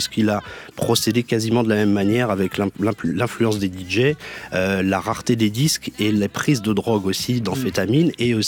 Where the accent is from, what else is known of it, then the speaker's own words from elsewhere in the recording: Germany; accent: German; French is a second language; je vais le dire avec mon accent allemand